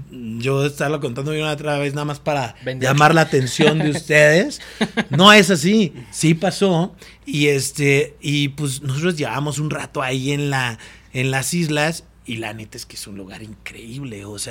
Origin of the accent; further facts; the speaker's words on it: Irapuato, Guanajuato, Mexico; yo soy de Irapuato, soy allá a la vuelta, no soy michoacano